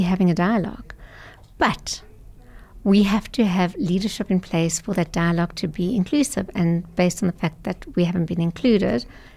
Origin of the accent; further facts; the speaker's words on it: South Africa; when we as South African Jews were looking to our leadership to condemn the attack and to stand with the Jewish community.